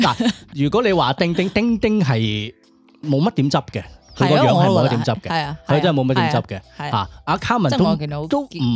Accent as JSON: {"language": "Cantonese", "country": "China", "said": "你知我哋中國人社會好興一個叫做美圖秀秀㗎嘛"}